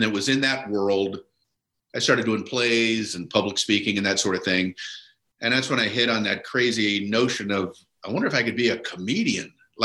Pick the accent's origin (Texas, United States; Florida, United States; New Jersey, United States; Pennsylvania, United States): Florida, United States; Miami; I grew up in Miami.